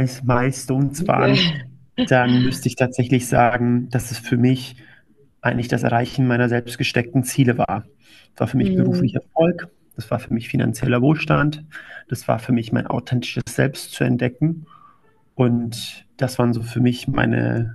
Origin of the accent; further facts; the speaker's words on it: Freising, Bavaria, Germany; Wo ich herkomme, das war damals in Freising.